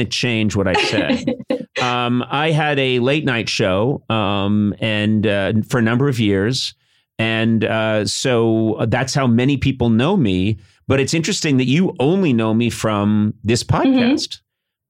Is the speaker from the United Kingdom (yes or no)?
no; Ireland; I am Irish. I mean, my people are from Ireland